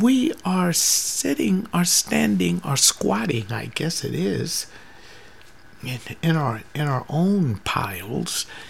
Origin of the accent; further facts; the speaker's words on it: United States; And unfortunately, I am American.